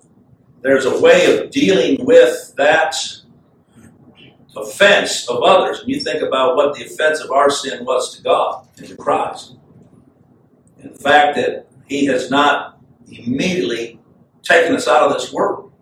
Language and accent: English; Chad; Where I grew up in Chad, I can remember two occasions hearing the roar of a lion.